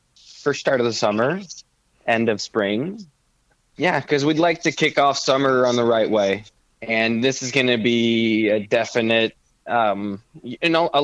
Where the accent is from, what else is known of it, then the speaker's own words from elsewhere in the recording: Edmundston, New Brunswick, Canada; Yeah, I'm from New Brunswick, a small town called Edmundston.